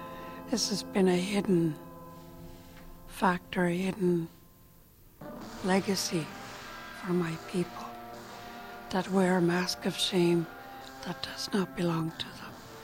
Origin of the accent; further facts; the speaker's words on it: British Columbia, Canada; And I am from Songhees Lacoman territory, born and raised there.